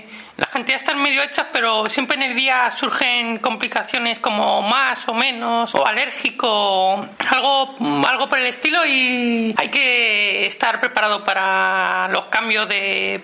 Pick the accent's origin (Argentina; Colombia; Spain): Spain; Madrid, Community of Madrid; De Madrid.